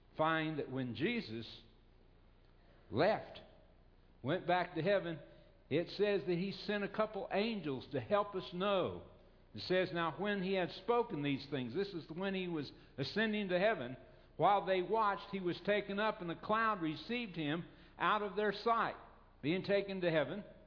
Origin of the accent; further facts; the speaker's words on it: Oklahoma, United States; As I told you, I grew up in Oklahoma.